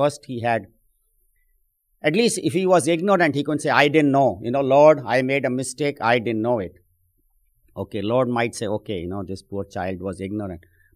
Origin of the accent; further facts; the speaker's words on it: Mumbai, Maharashtra, India; I remember I grew up in Bombay